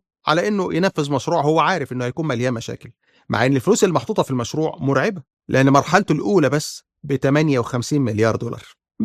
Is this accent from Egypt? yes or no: yes; Egypt; لأن لو كنا احنا كمصريين متكتفين وما نقدرش نتكلم